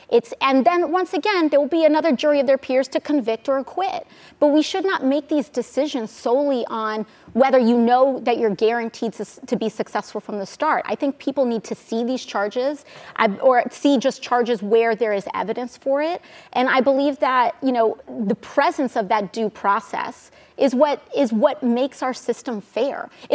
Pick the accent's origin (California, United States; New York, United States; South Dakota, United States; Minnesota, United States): New York, United States; Yeah, well, I mean, there's as an American, as a New Yorker. As a New Yorker, it was a very New York kind of day.